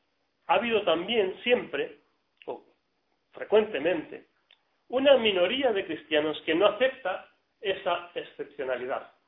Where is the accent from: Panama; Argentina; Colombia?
Argentina; born there; yo nací en Argentina, estuve aquí cuando la guerra de las Malvinas